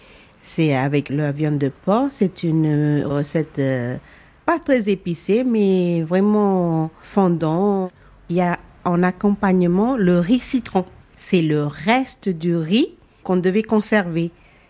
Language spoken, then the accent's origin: French; Pondicherry, Puducherry, India; Je suis née et j'ai grandi à Pondichéry, vraiment au sud de l'Inde. En fait, nous, c'est la cuisine créole indienne, parce que moi, je suis d'un mélange indien et européen.